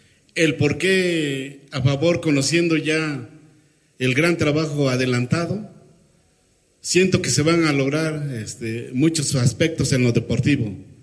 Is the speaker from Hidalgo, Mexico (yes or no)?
yes; Apan, Hidalgo, Mexico; born there; APAN, que también del pueblo de donde nací, mi pueblo es beisbolero, es futbolero, basquetbolero